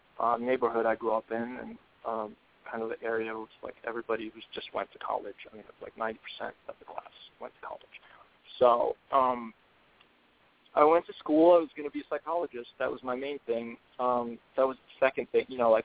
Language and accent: English; Edgemont, New York, United States; now in Los Angeles, United States; I moved here about 8 years ago from New York, where I mostly grew up in the suburbs, and I grew up in Westchester County, in a place called Edgemont